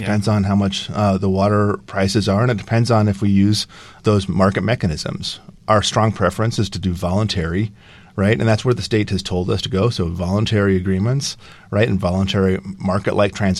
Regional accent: Logan, Utah, United States; I'm a native Utahn. I grew up in Logan, Utah, right in the headwaters of the Great Salt Lake system.

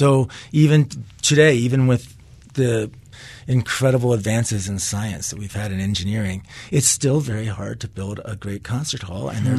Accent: Minnesota, United States; And I come from Minnesota, so I was just wowed.

